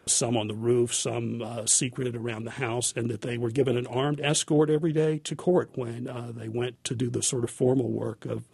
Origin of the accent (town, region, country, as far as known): West Virginia, United States; born or raised there